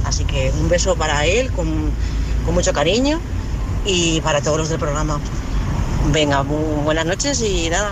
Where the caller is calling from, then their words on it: Valencia, Valencian Community, Spain; Soy la corresponsal de Valencia.